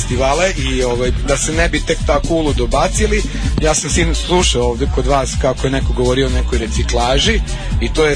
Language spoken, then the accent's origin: Serbian; Petrovaradin, Vojvodina, Serbia; A ja nisam s Novog naselja, ja sam iz Petrovaradina.